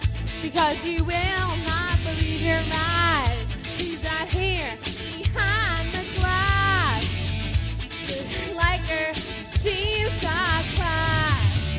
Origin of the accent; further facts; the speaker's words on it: San Francisco, California, United States; I'm from San Francisco, but my family lives here in Sonoma